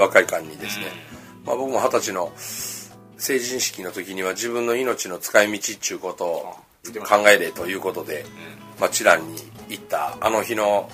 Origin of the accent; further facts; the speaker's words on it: Osugidani, Mie, Japan; 三重県の大杉谷でですね